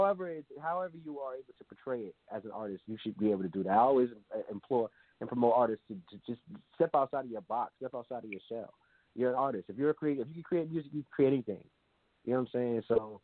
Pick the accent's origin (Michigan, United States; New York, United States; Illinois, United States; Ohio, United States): New York, United States; I'm from Crown Heights, Brooklyn.